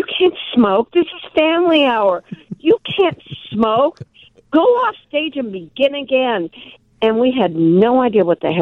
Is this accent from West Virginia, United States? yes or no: no; Milwaukee, Wisconsin, United States; But I thought, well, everybody else has it. But we're from Milwaukee.